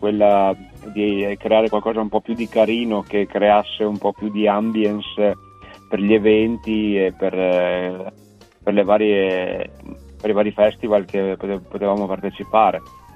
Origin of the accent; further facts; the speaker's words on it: Veneto, Italy; visto che io sono veneto e facciamo la pasta e fagioli